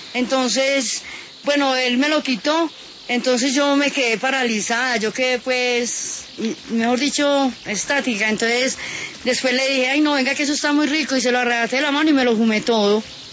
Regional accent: Medellín, Antioquia, Colombia; Yo soy de Medellín

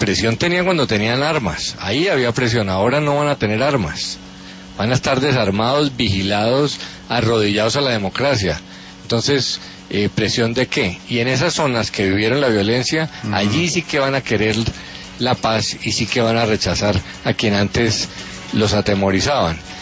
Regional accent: Colombia; se imaginan que los colombianos somos tan torpes de que teniendo al lado el desastre venezolano vamos a elegir a unos exguerrilleros con semejante prontuario criminal

